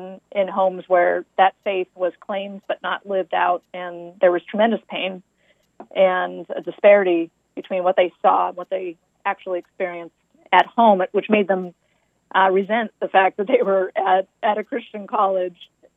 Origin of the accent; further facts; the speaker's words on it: Quincy, Massachusetts, United States; Well, I grew up not far from where I live now, just a little further towards Boston in the town of Quincy.